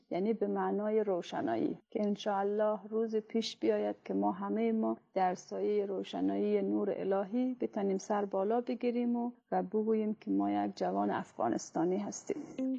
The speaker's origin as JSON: {"language": "Persian", "region": "Bamyan", "country": "Afghanistan", "tie": "born there", "said": "بنده متولد بامیان هستم."}